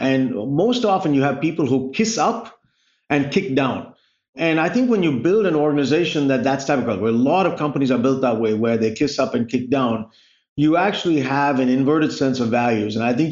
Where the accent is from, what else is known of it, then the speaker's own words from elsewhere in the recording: India; now in United States; I mean, I grew up in India, and if it wasn't for the opportunity to come here on a scholarship